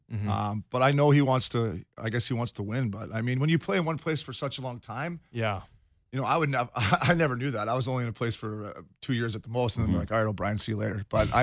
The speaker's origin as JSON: {"language": "English", "town": "Toronto", "region": "Ontario", "country": "Canada", "tie": "born or raised there", "said": "I'm from Toronto. I grew up."}